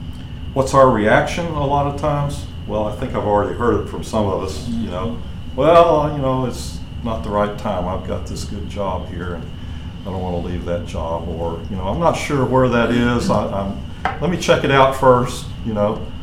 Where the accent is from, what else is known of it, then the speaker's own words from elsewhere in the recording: Corpus Christi, Texas, United States; I came from Corpus Christi. And if I really wanted to return to my country, so to speak, I would say that would be Corpus Christi.